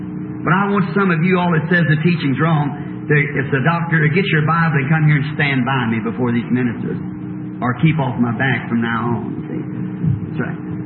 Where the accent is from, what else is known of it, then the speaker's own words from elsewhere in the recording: Ireland; I said, Mother, we are a Catholic background. We know that, being Irish.